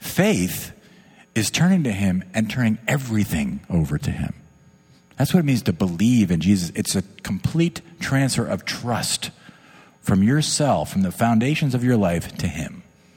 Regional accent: New Jersey, United States; I grew up in the Jersey Shore

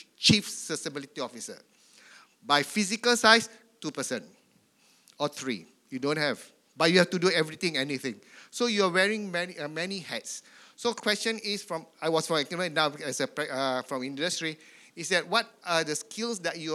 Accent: Singapore; I'm from Singapore, by the way.

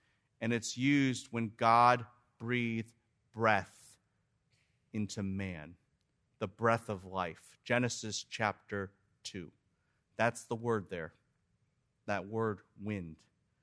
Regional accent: Midwest, United States; And I was telling all these Californians, because I grew up in the Midwest

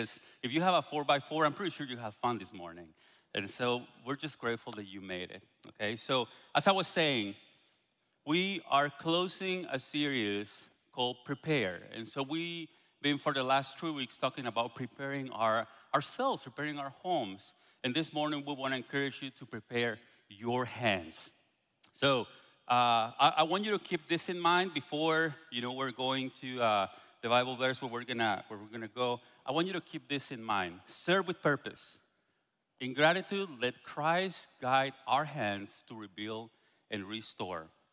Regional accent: Guatemala; moved away as an adult; now in United States; I'm from Guatemala, okay? So I'm Guatemalan. Me and my wife, we came 5 years ago.

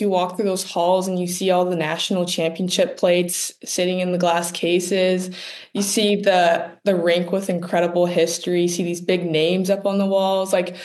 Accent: Alaska, United States; But I grew up in Alaska, so we had ice rinks all around us, and we had like frozen ponds in our backyard.

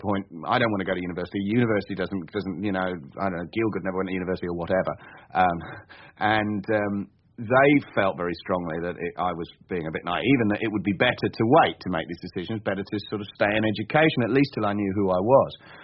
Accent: London, United Kingdom; born there; also born or lived in Germany; But my accent is entirely real. I was, and why wouldn't it be? I was born in southeast London.

